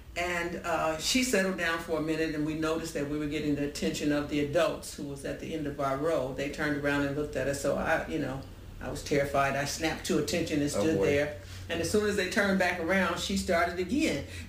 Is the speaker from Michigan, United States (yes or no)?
no; Chicago, Illinois, United States; I was raised and born in Chicago, Illinois. And when I was 12 years old, I went to the local grammar school like everybody else.